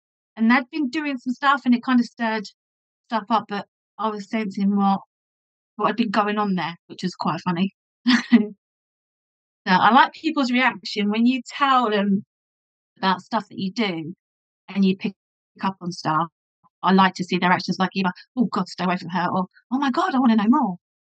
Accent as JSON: {"language": "English", "town": "Hemel Hempstead", "region": "East of England", "country": "United Kingdom", "said": "because I'm actually from Hemel Hempstead"}